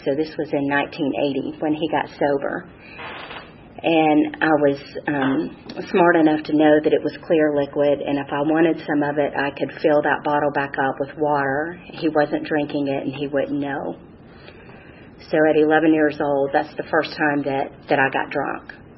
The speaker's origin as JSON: {"language": "English", "region": "Alabama", "country": "United States", "tie": "born or raised there", "also_born_or_lived": "Atlanta", "said": "And we moved from Atlanta to Alabama, a small town in the country, cornfields. It was just in the middle of nowhere."}